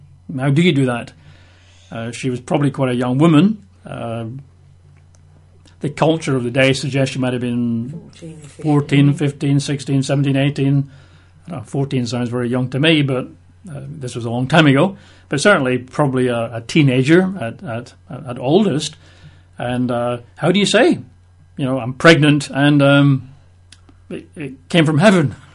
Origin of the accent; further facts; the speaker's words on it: Scotland, United Kingdom; when I was growing up in Scotland as a young boy